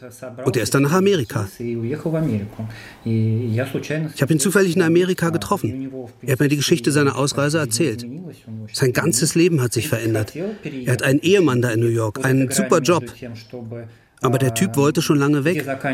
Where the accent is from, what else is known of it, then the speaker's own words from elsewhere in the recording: Ulyanovsk, Ulyanovsk Oblast, Russia; Ich komme aus Ulyanovsk, bin nicht da geboren, aber habe lange dort gelebt.